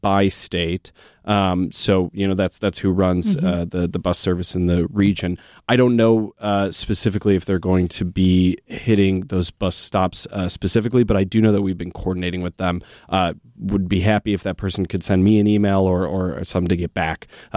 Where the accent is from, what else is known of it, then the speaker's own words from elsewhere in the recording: Chicago, Illinois, United States; so I'm originally from Chicago.